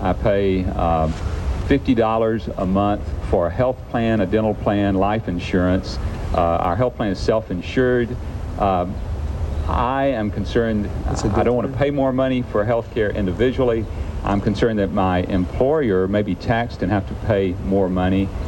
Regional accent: Springfield, Missouri, United States; I'm from Springfield, Missouri.

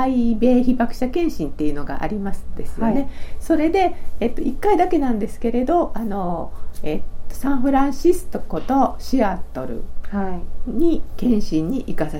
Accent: Hiroshima, Japan; 私はだから広島生まれの広島育ちで

